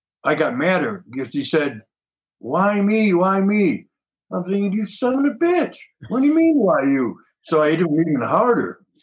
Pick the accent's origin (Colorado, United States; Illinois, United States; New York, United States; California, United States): Illinois, United States; Chicago; Well, I grew up in Chicago, in different parts of Illinois.